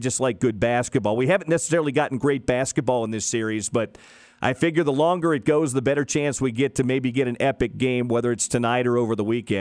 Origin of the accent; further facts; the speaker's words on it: Olathe, Kansas, United States; Okay, I grew up in Olathe and went to KU.